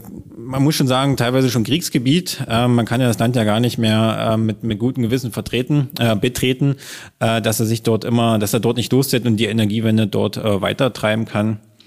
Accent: Wittenberg, Saxony-Anhalt, Germany; Tesvolt haben wir hier gegründet, weil wir auch hier aufgewachsen sind. Wir sind hier geboren in Lutherstadt Wittenberg und wollten halt dort auch arbeiten, wo wir geboren sind. Und nicht in der Großstadt, sondern auch im Grünen, wo unsere Kinder aufwachsen.

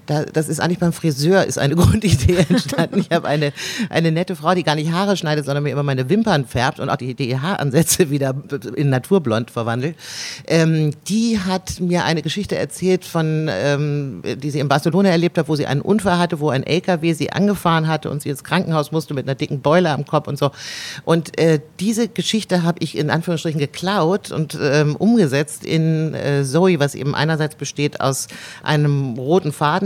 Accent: Bremen, Germany; moved away; meiner Jugend in Bremen und den 80er Jahren, als ich nach Berlin kam

